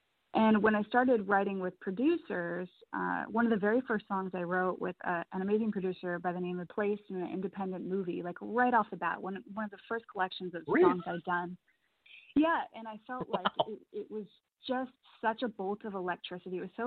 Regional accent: San Diego, California, United States; now in Los Angeles, United States; I was born in Long Beach, raised in San Diego, and I'm currently living in Los Angeles. But I'm a Southern California girl through and through.

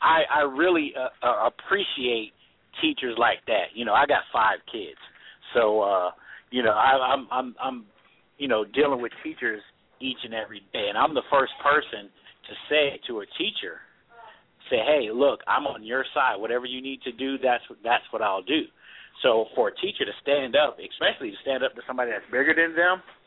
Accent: New York, United States; And, you know, growing up in New York, you know, we've ran across stuff like that all the time.

